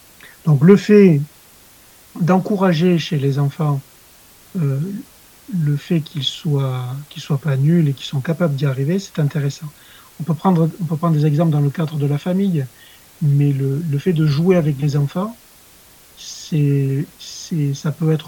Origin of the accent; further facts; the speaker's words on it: France; Ça doit beaucoup vous parler à vous en tant que Belge qui êtes meilleur que nous, Français, dans le cyclisme